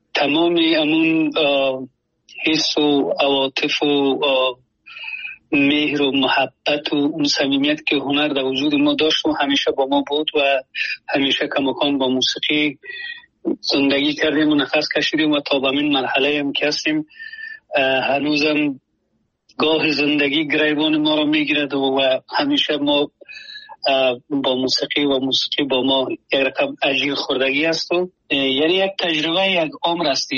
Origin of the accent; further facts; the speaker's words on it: Afghanistan; also born or lived in Pakistan / Germany; now in United States; ما جزی همه آدم ها هستیم که از 2022 از افغانستان برامدیم و آمدیم همین گونه پاکستان و از پاکستان آلمان، و آلمان هم یک سال و یک نیم سال اونجا بودم و مدتی کوتاه یک پنج ماه میشه که آمدم امریکا و فعلا امریکا هستم.